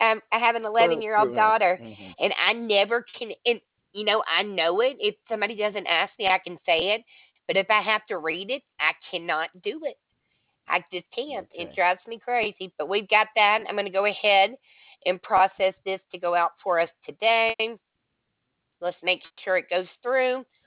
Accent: Alabama, United States; moved away as an adult; now in Maine, United States; I'm from Alabama. I'm in Maine. But yes, sir, I'm from Alabama. I was there 30 years.

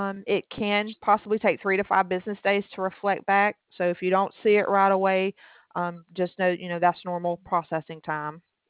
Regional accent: Alabama, United States; Yes, sir. I'm from Alabama.

